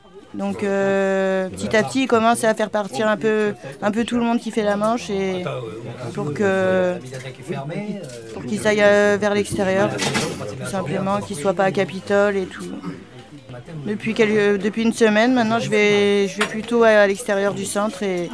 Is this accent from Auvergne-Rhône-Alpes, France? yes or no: no; Pays de la Loire, France; moved away; Et j'ai passé mon enfance en Loire-Atlantique, vers Nantes, et j'ai voulu descendre